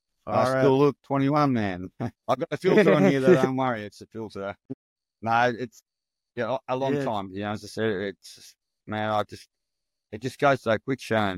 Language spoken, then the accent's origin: English; Melbourne, Victoria, Australia; Yeah, I'm from Melbourne originally. When I was in high school, I lived in a place called Croydon. So I was in the southeastern suburbs of Melbourne